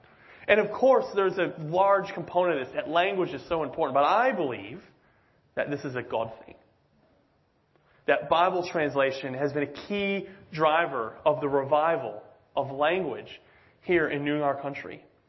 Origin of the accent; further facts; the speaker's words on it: Chicago, Illinois, United States; I traveled back to, home to Chicago, back where I'm from Chicago in 2019.